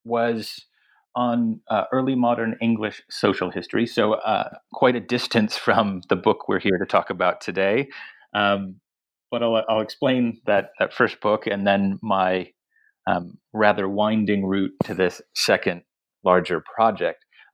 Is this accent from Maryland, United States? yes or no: yes; Maryland, United States; also born or lived in Michigan / Virginia / North Carolina / Massachusetts; I was born in Michigan, grew up all along the East Coast, mostly in the DC area, Maryland and Virginia, but also in North Carolina, Massachusetts, Connecticut.